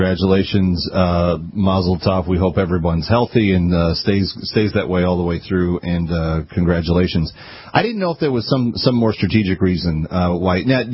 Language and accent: English; Southwest, United States; When I grew up in the Midwest, Southwest, actually, I was always wondering, like, what the big city was like